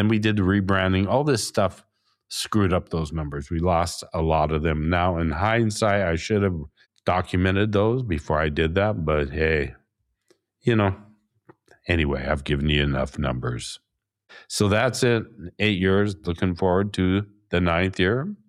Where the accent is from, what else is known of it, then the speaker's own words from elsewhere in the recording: Porto, Porto District, Portugal; from my hometown, Porto in Portugal